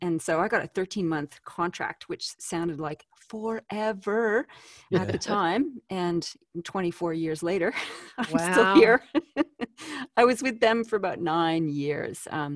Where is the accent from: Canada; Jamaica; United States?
Canada; I'm exported from Canada, the land of lakes, rivers, and maple syrup.